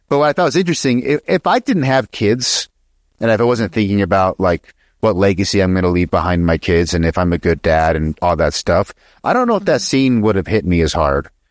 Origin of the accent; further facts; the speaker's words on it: Utah, United States; There's when I grew up in Utah, the city I lived in was like 95% Mormon.